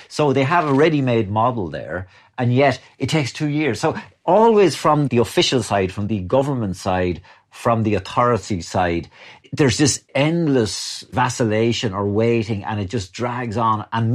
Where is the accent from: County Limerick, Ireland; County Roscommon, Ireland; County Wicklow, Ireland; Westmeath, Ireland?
Westmeath, Ireland; Athlone; Like, I'm from Athlone, and here we are, like, at the town where the team I supported, you know, as a lad, becomes famous